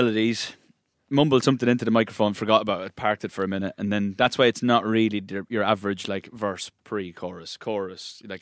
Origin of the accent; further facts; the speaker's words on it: South East England, United Kingdom; No, I'm from Kent there.